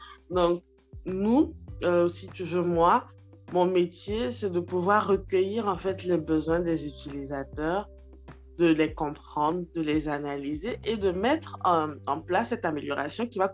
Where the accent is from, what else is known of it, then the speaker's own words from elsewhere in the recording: Togo; now in Ivory Coast; je suis togolaise et j'occupe une fonction de Head of Enhancement Team dans une entreprise en assurance en Côte d'Ivoire ici.